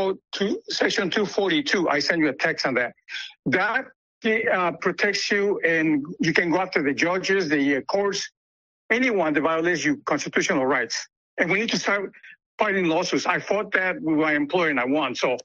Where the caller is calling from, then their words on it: Chicago, Illinois, United States; I'm from Chicago.